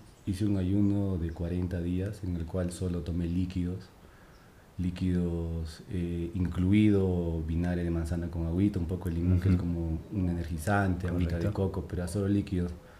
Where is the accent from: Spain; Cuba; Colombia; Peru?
Peru; Arequipa; born there; Bueno, yo nací en Arequipa.